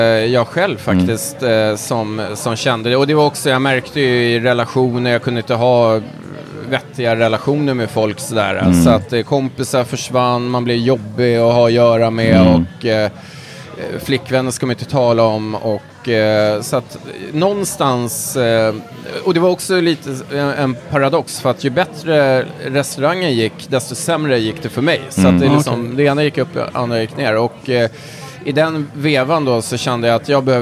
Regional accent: Stockholm, Stockholm County, Sweden; Nej, jag är uppväxt på Södermalm

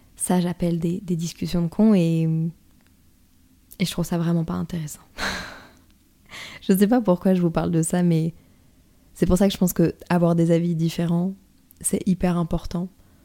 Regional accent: northern France, France; je sais pas si c'est parce que je viens du nord de la France, pour moi c'est pas une grosse insulte.

